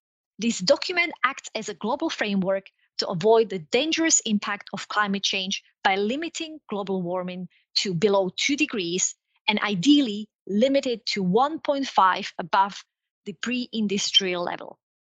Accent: Slovakia; Growing up in Slovakia was awesome.

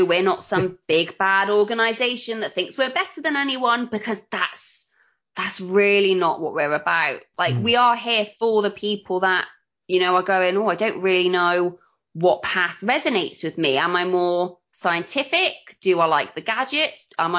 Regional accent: Bristol, South West England, United Kingdom; because I'm from Bristol and I'm just like, yeah, just blah, blah, blah, blah.

